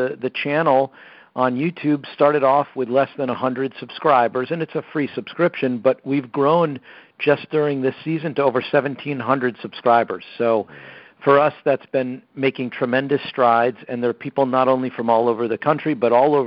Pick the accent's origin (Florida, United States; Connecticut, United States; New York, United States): Connecticut, United States; and I come from Connecticut as well, so share the Nutmeg State background with Greg